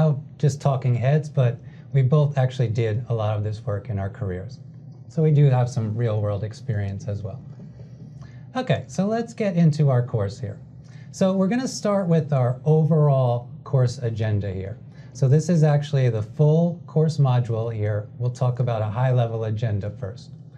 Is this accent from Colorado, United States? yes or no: no; New Jersey, United States; born and raised in New Jersey.